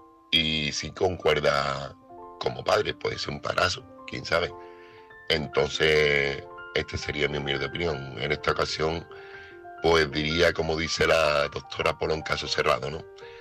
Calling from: Seville, Andalusia, Spain; corresponsal de Sevilla.

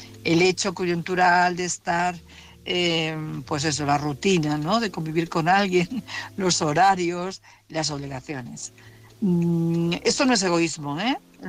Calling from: Madrid, Community of Madrid, Spain; de Madrid.

